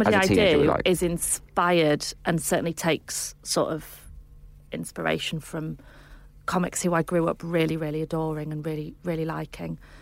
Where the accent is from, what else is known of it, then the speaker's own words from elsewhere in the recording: York, Yorkshire and the Humber, United Kingdom; Because growing up in York, like Peter Kay is like a sort of pinnacle 10 out of 10.